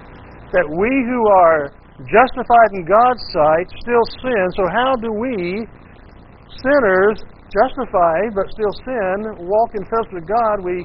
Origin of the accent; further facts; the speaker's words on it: the South, United States; accent: southern; And I always like to mix in my southern accent with Latin.